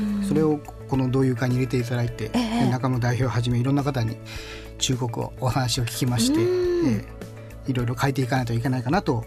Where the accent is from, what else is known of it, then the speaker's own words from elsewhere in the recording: Yamanashi, Japan; 40歳という年になってまして、事業を始めるにはもうラストチャンスかなと思い、ふるさとの山梨に戻ってお店をやろうと決断いたしました。